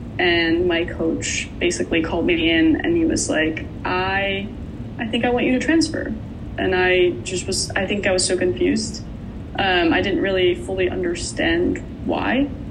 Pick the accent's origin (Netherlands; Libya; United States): Netherlands; English is a second language; moved away as an adult; Yeah, so I went to the US, I think, when I was 19 from Holland. And I think that in itself was quite challenging.